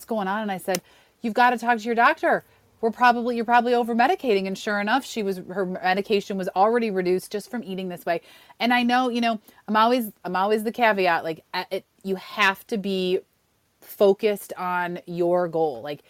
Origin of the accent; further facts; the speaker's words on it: New York, United States; I grew up in Western New York, so the Buffalo Bills were my team